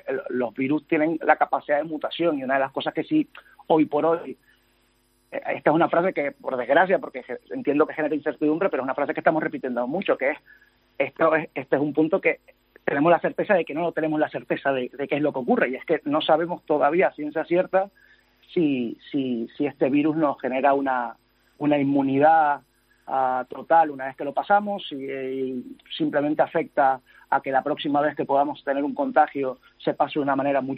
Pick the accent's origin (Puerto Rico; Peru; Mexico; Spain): Spain; Canary Islands; yo soy canario